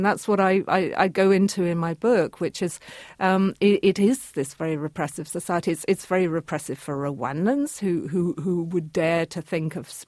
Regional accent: United Kingdom; I'm a Brit. I live in London.

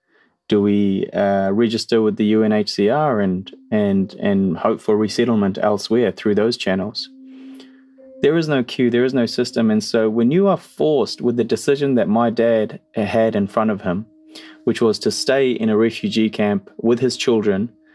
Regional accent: Christchurch, Canterbury, New Zealand; also born or lived in Afghanistan; I am 27 years old. I am an Afghan refugee. I am a New Zealander and happy to be speaking with everyone today.

